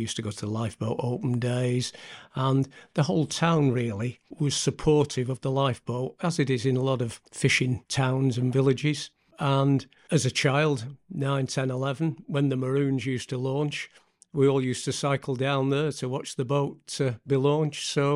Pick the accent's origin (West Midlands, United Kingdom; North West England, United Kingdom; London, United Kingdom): North West England, United Kingdom; Fleetwood; I grew up in Fleetwood. My father was a fisherman who was a trawler engineer, and sadly, he drowned at sea when my mother was 2 months pregnant with me. And I grew up in Fleetwood when it was a vibrant fishing port.